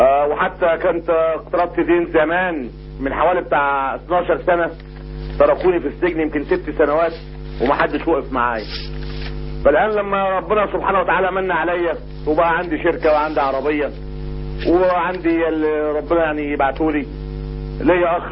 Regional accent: Sharqia Governorate, Egypt; لان احنا ناس فلاحين من الشرقية

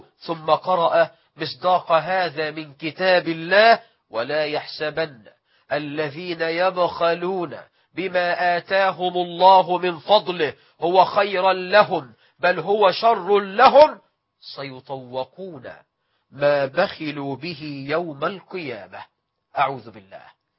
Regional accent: Egypt; الناس عندنا في مصر لما يتعاملوا مع واحد بخيل يقولوا له

